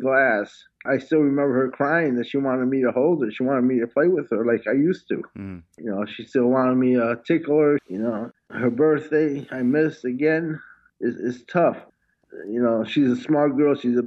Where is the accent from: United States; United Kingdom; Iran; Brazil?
United States; now in Italy; I am an American. I fought for my country. I will fight for my country, which I highly respect.